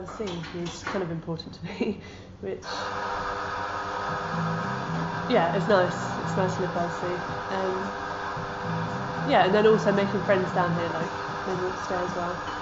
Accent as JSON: {"language": "English", "town": "Haslemere", "region": "South East England", "country": "United Kingdom", "lives_now": "Brighton, United Kingdom", "said": "Haslemere in Surrey, which is shit in comparison to Brighton. It's, yeah. Yeah, very conservative, very boring town."}